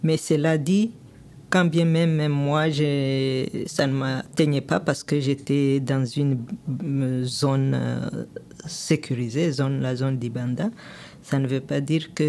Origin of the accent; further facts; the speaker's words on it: DR Congo; Parce que chez nous, au Congo, en RDC, quand les volcans crashent, c'est la catastrophe.